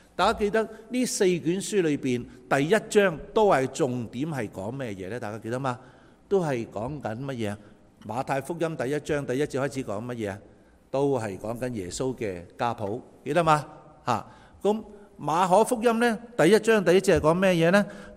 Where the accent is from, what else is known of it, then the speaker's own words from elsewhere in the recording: Canada; 其實連呢樣嘢我哋加拿大人、加拿大嘅政客都抵受唔到，係嘛？